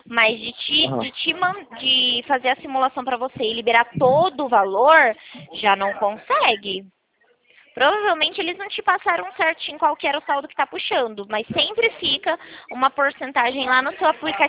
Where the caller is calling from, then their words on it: Presidente Prudente, São Paulo, Brazil; Eu falo de Presidente Prudente, São Paulo.